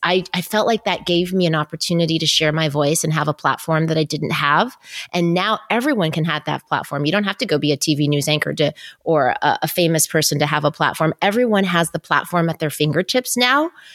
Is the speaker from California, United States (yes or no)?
yes; Los Angeles, California, United States; now in San Diego, United States; And I just worked my way up to back to my hometown of Los Angeles and became a news anchor and reporter. And then I moved to San Diego to anchor the morning show.